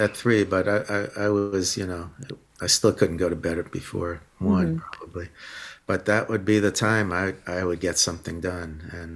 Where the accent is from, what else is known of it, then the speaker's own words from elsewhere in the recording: New York City, New York, United States; born there; also born or lived in Boston; even though I was born in New York City, we were all intimidated by trying to make it with a band there. So we went up to the more colloquial Boston, and I landed there for about 11 years.